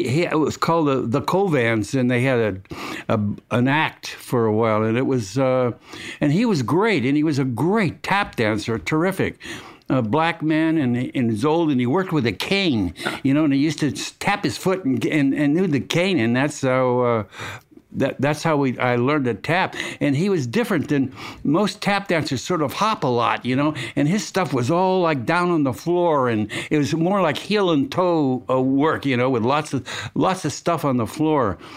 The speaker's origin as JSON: {"language": "English", "town": "Los Angeles", "region": "California", "country": "United States", "tie": "born there", "said": "I was born in Los Angeles, California, and at an early age."}